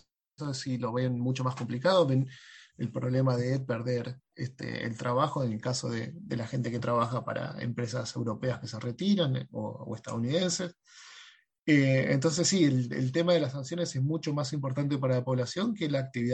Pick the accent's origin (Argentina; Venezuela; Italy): Argentina; uno como argentino está acostumbrado